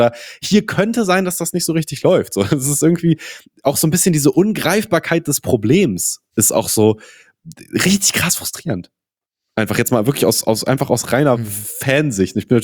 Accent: Lower Saxony, Germany; ich komme ja hier auch aus Niedersachsen

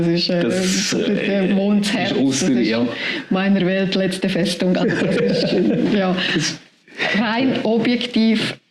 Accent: Bern, Switzerland; Ich bin in Schabina aufgewachsen. Ich habe sehr engen Bezug zu dem Dorf.

